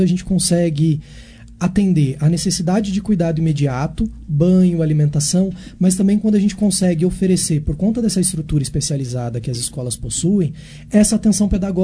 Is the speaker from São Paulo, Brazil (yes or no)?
yes; São José do Rio Preto, São Paulo, Brazil; Não, eu sou de São José do Rio Preto.